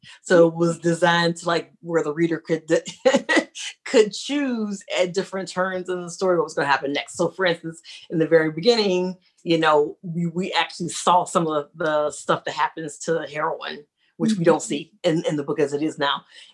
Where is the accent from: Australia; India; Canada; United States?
United States; Ohio; moved away as an adult; now in North Carolina, United States; I'm originally from Ohio. We moved here to North Carolina about 11 years ago.